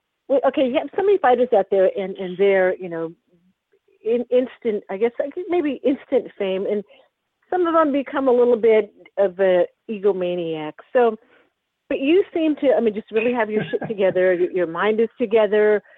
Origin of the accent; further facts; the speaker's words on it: New Mexico, United States; You know I'm from New Mexico.